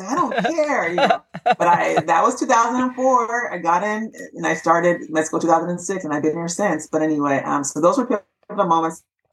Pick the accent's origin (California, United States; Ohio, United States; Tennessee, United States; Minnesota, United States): California, United States; there was a summer program at the University of Washington, because I'm from California